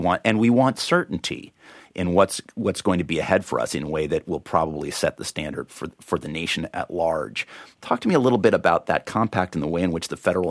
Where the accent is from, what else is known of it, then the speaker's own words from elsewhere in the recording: California, United States; I mean, look, California is my home state.